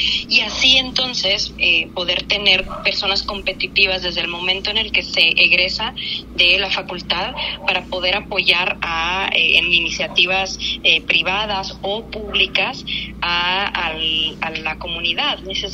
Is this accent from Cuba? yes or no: no; Mexico; moved away as an adult; now in United States; yo soy abogada mexicana, pero trabajo desde hace 10 años en Estados Unidos